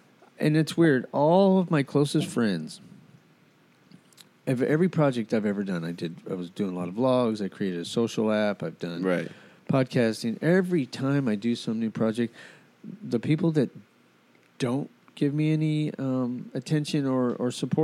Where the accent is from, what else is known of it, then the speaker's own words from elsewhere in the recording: Albuquerque, New Mexico, United States; You know, I grew up in Albuquerque.